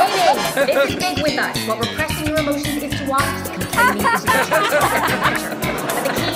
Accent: New York, United States; Now, I'm Jewish, I'm from New York, and perhaps exotic to some of you

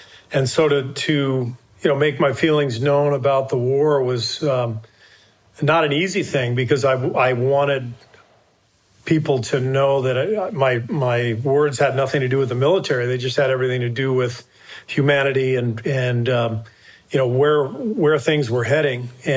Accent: Los Angeles, California, United States; I've been playing with Black teammates and friends since I was, you know, in junior high, growing up in Los Angeles in integrated schools.

